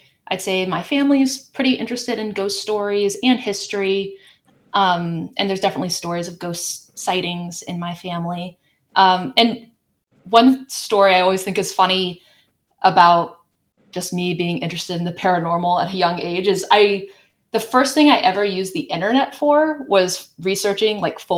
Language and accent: English; Texas, United States; And also I grew up in Texas and I knew people who were like very religious and believed in demons.